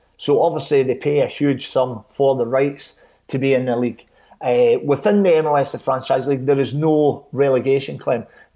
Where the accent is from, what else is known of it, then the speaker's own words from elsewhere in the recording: Glasgow, Scotland, United Kingdom; And being a Glaswegian, when we're in amongst each other, we speak very quickly, as you know.